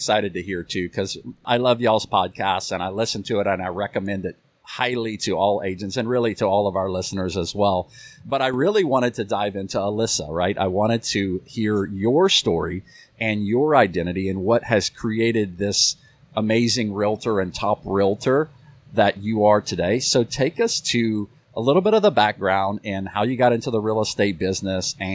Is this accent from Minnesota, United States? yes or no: no; Lafayette, Louisiana, United States; I am a realtor from Cajun Country, Lafayette, Louisiana.